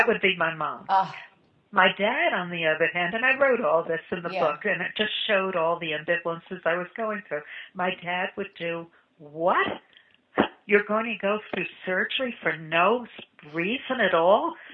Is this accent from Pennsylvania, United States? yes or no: no; New York, United States; You know, I went to a summer camp where I was from Long Island, but most of the people were from the city.